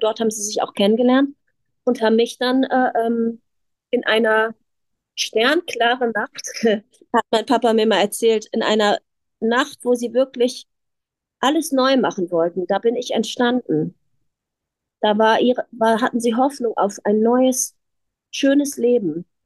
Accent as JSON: {"language": "German", "town": "Hanover", "region": "Lower Saxony", "country": "Germany", "tie": "born there", "said": "bin ich auch in meine Geburtsstadt Hannover gefahren"}